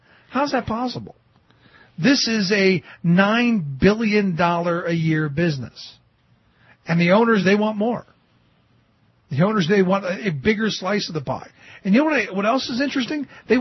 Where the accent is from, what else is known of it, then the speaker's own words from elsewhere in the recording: Cleveland, Ohio, United States; That's some cities like Cleveland, for instance, my hometown.